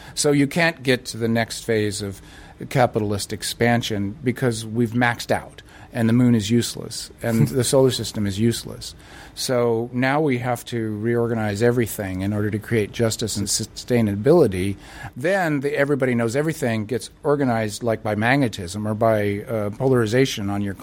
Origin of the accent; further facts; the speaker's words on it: United States; So I'm an American leftist.